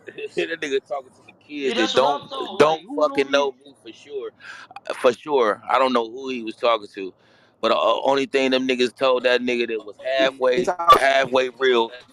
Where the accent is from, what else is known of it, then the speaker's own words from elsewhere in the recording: California, United States; I got out in Richmond. I made a lot of money in Richmond. But, yeah, I'm from the Crest, though. That has never been a mystery.